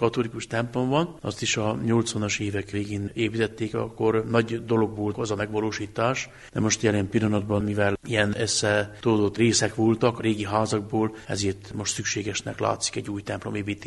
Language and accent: Hungarian; Alfalu, Harghita, Romania; Én születésileg egyébként Gyergyó alfalvi vagyok, Gyergyó medencének egy egyik legrégibb közösségehez tartozok, tőlem katolikus vidékről származom.